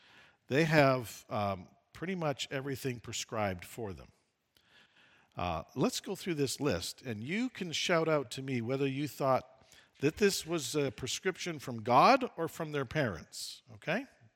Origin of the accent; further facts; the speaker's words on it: Canada; And I'm Canadian.